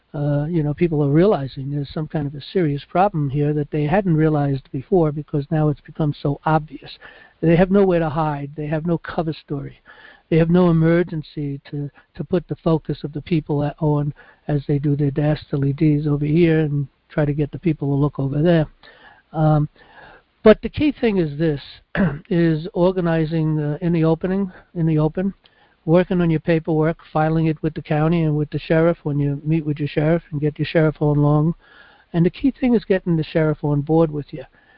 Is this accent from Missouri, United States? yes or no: no; New York City, New York, United States; I mean, I come from New York City, and New York City is very, very heavily Democrat.